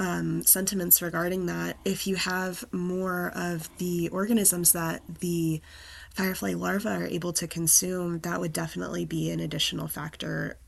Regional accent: Illinois, United States; I grew up in Southern Illinois, Metro East St. Louis area, and our house when I was growing up butted right up to a cornfield.

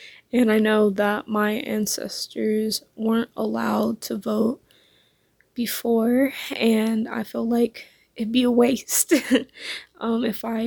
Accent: St. Louis, Missouri, United States; I'm from St. Louis, Missouri.

